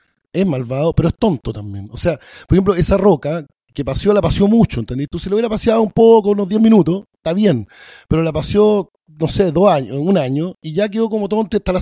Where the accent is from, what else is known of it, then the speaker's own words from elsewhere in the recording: Palestine; Bueno, lo que pasa es que yo soy palestino y yo estoy escribiendo un libro sobre la historia de mi pueblo, de mi abuelo, de mi familia.